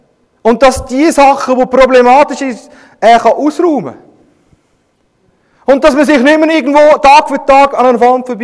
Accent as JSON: {"language": "German", "region": "Bern", "country": "Switzerland", "said": "Als Schweizer, als Emmentaler"}